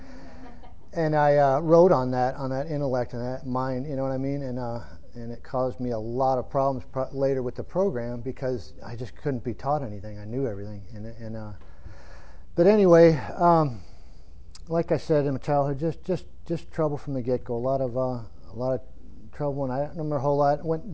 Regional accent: Michigan, United States; I was born in Upper Michigan, a small town, little paper mill town.

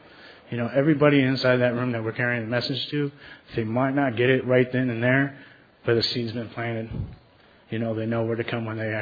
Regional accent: Decatur, Illinois, United States; I'm from Decatur, Illinois, and my home group is the Monday Night Mustard Seed in Decatur, Illinois.

